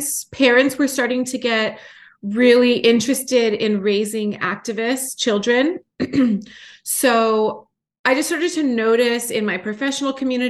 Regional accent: Los Angeles, California, United States; I was born in Los Angeles in a very progressive neighborhood called Silver Lake Echo Park.

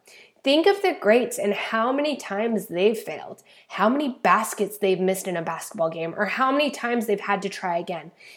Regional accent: Idaho, United States; But I grew up in Idaho, so hiking was almost an every weekend thing in the summer. I was raised LDS

